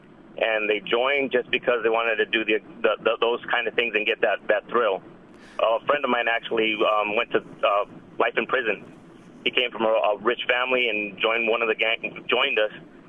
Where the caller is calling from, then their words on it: Phoenix, Arizona, United States; Yes, I'm calling from Phoenix.